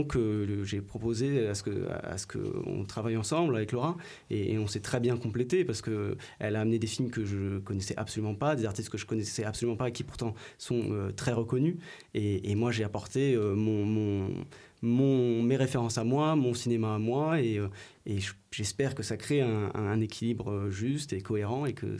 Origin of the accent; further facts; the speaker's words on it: Saint-Gaudens, Occitanie, France; moi, j'ai grandi dans le centre d'art contemporain Chapelle Saint-Jacques